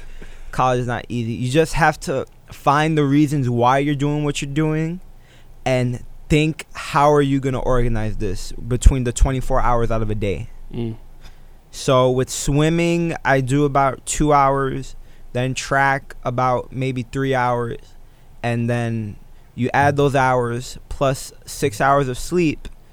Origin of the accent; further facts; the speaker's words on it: Bronx, New York, United States; I'm from Fordham, down in the mid-Bronx, up in the Bronx, New York. Currently live on Tremont Ave. I lived in New York my whole life. Again, born and raised in the Bronx.